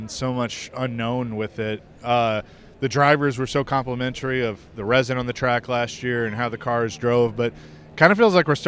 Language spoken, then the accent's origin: English; the South, United States; You know, I grew up in the South. I grew up with this sport.